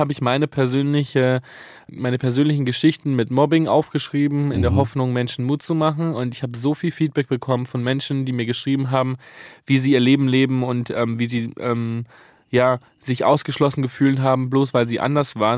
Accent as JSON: {"language": "German", "country": "Italy", "lives_now": "Germany", "said": "Ich habe eine große Familie, ich bin Italiener"}